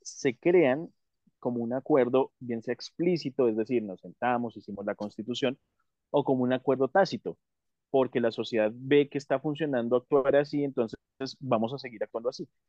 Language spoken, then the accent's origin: Spanish; United States; Pues simplemente yo como estadounidense me doy cuenta que no fue buena decisión.